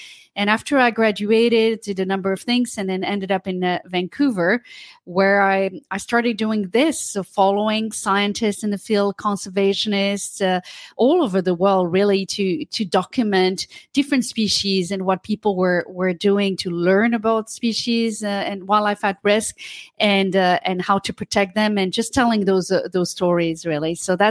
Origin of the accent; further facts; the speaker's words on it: Occitania, France; moved away; I was growing up in France in a town in the southwest, a small town really far from the ocean, near Toulouse.